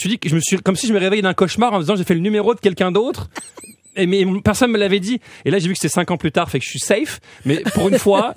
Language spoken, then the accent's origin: French; France; accent: French; now in Canada; je parle encore avec mon accent de français, mais je veux dire, pour les français c'est marrant parce que j'ai un accent québécois. Pour vous j'ai un accent français, mais pour eux j'ai un accent québécois.